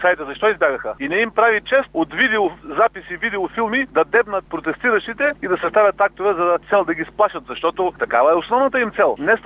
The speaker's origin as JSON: {"language": "Bulgarian", "town": "Ribnovo", "region": "Blagoevgrad Province", "country": "Bulgaria", "tie": "born there", "said": "Аз съм роден в Рибново, от 3000 души, живеещи в Рибново, половината ми са родини."}